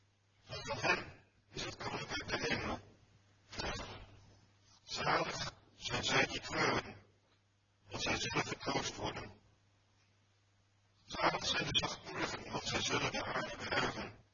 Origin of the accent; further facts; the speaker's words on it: Breda, North Brabant, Netherlands; De derde is, ik kom uit Breda. Dus ik ben volgens mij heel Brabant doorkruist hierheen.